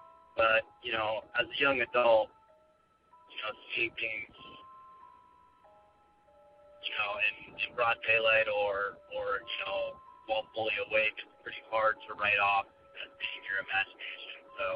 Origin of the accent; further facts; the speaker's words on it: California, United States; I'm from Southern California.